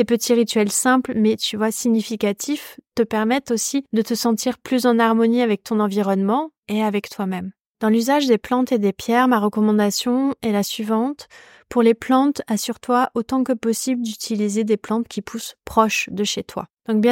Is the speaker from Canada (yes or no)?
no; Brittany, France; il fait encore frais chez nous en Bretagne